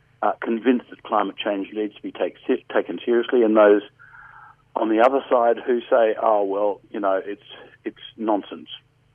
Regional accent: Australia; I am an Australian and I feel embarrassed when I look at what our country is doing.

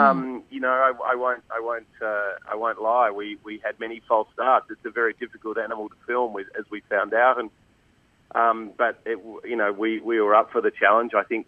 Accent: Australia; And look, growing up in Australia, we also knew that there were, you know, issues around the culling of kangaroos in rural Australia

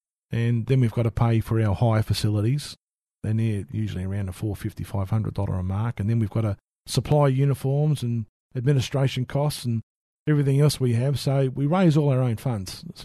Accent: Australia; We don't want to upset them, but we figure that we're Australian.

